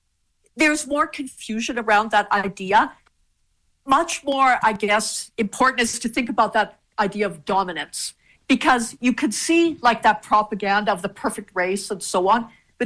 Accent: Canada; I don't feel like because I'm Canadian, I had to study Canadian history. And yet it is an interesting question. So my background is Mennonite. It's not so much the religious background, but my parents were born in Soviet Union, Soviet Ukraine in the 1920s.

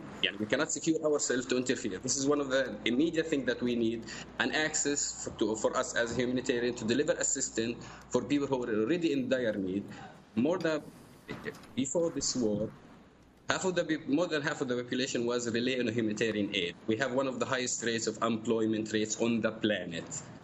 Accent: Jabalia, Gaza Strip, Palestine; English is a second language; as a Gazan, I'm a Gazan, I'm a refugee from Jabalia camp.

